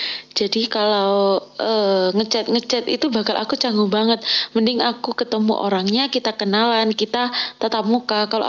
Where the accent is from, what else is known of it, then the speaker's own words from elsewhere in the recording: Malang, East Java, Indonesia; Kalau dari aku sih, kan aku asli Malang